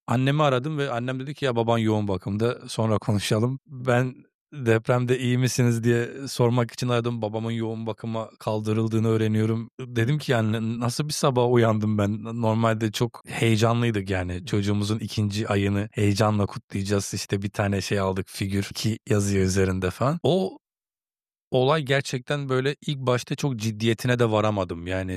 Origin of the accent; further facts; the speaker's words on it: Mersin, Turkey; Mersin'de büyüdük ama öyle yani müstakil mahallelerdeydik.